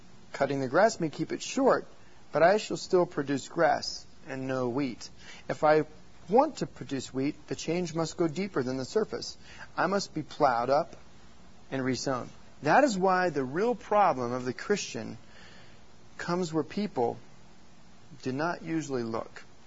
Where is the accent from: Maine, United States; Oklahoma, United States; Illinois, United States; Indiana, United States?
Oklahoma, United States; Oklahoma City; because I'm from Oklahoma City